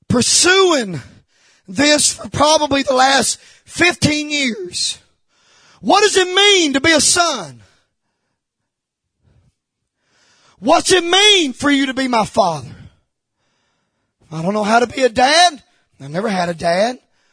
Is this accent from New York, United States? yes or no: no; Walden's Creek, Tennessee, United States; I'm from Walden's Creek.